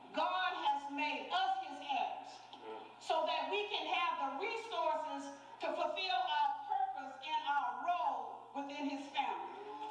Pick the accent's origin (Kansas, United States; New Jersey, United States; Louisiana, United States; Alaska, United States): Louisiana, United States; Alexandria; Now, they may have had S&H Green Stamps here in Alexandria, but because I was raised up here in the Sonia Quarters, and all we had was love for one another, I wasn't familiar with S&H Green Stamps.